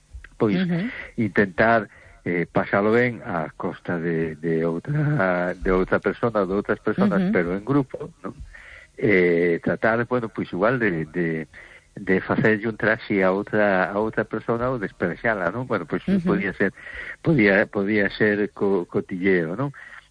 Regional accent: A Coruña, Galicia, Spain; de Coruña.

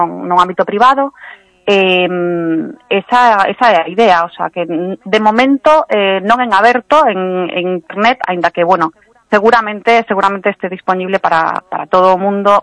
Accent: Malpica, Galicia, Spain; eu agora mesmo son veciña tamén de Costeito, pero eu son da Costa da Morte, realmente nacín ali, nacín en Malpica.

